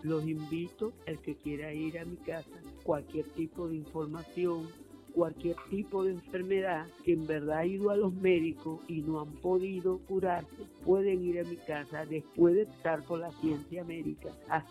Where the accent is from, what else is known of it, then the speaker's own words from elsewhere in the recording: Campoma, Sucre, Venezuela; born there; Yo nací en Campoma, Estado Sucre, el 20 de octubre del año 50.